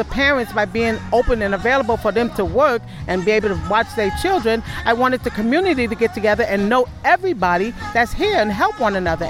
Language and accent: English; Brooklyn, New York, United States; Well, I was born and raised in Brooklyn. My father is from Puerto Rico. My mother's Cruisian and Dominican, so I'm like a little mix of all. But I was born and raised in Brooklyn